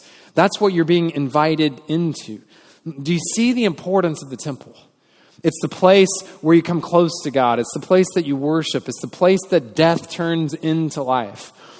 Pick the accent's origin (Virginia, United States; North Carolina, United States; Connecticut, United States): North Carolina, United States; Wilmington; I grew up in Wilmington, and they make a lot of movies and TV shows in Wilmington.